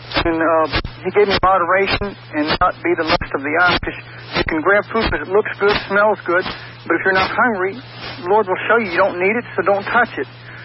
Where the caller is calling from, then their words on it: Sebring, Florida, United States; I'm calling from Sebring